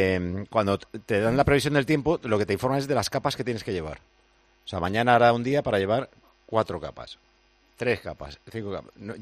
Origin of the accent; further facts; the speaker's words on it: Tineo, Asturias, Spain; Mi pueblo, en el concejo de Tineo, occidente asturiano, están a 4 bajo cero de madrugada.